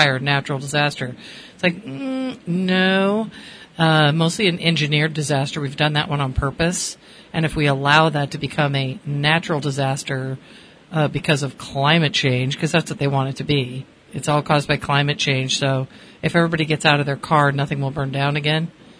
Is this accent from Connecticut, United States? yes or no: yes; Connecticut, United States; it's funny because I grew up in Connecticut, and we did a lot of shoveling because... You know, we were the Irish Catholic kids, so we didn't have snowblowers.